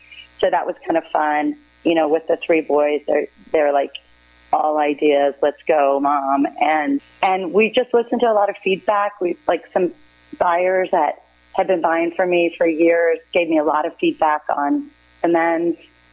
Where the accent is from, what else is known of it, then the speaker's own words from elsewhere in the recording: Augusta, Georgia, United States; born there; Fun fact, I was born in Augusta, Georgia, but which is like I only lived there a couple of years